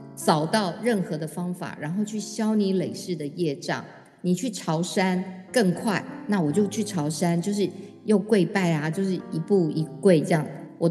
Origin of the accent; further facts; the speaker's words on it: Taipei, Taiwan; also born or lived in Taitung; 所以我是在台东出生的。然后一年之后呢，爸爸又带着妈妈回到了台北，因为妈妈不习惯住在台东